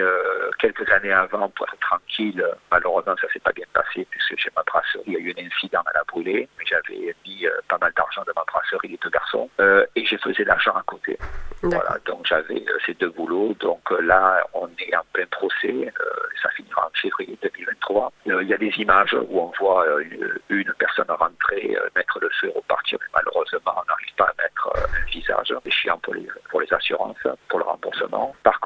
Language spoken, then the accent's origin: French; Marseille, Provence-Alpes-Côte d'Azur, France; Parce qu'en tant que Marseillais, quand moi j'allais chez le boucher ou le boulanger